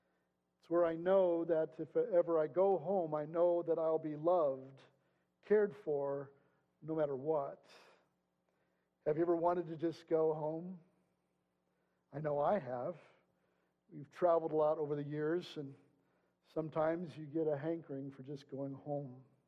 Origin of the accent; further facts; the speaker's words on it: Washington, Illinois, United States; I always loved coming home for Thanksgiving and Christmas in my hometown of Washington, Illinois, just outside Peoria, right in the middle of the state of Illinois.